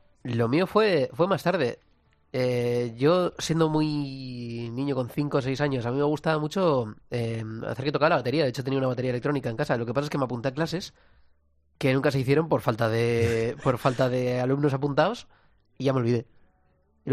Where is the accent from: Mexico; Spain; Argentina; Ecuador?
Spain; Bilbao, Basque Country; born there; yo ya nací en Bilbao. Yo nací en Basurto, al lado de San Mamés.